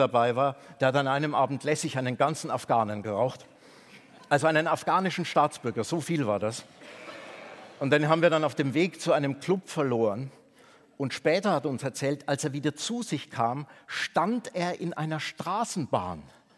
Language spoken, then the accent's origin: German; Bavaria, Germany; Ich bin in Bayern aufgewachsen. Das war in meiner Jugend ein Kalifat.